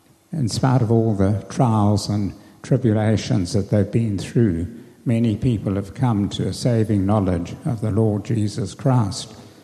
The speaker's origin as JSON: {"language": "English", "country": "Zimbabwe", "said": "We come from Zimbabwe"}